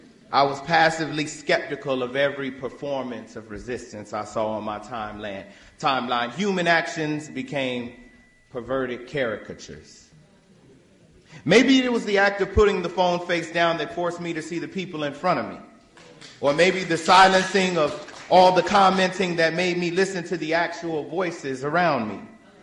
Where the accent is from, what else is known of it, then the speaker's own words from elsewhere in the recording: Chicago, Illinois, United States; I'm from West Englewood, Chicago. Arguably the worst part of the murder capital of the country.